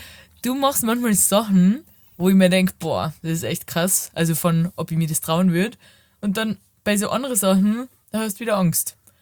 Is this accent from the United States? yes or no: no; Carinthia, Austria; accent: Carinthian; Und die hat auch gesagt, mit meinem sympathischen Kärntner Dialekt